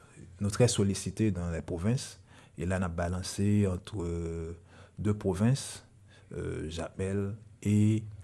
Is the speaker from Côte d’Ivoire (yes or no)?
no; Haiti; en tant qu'haïtien, en tant que monde qui vit la réalité haïtienne dans chaque jour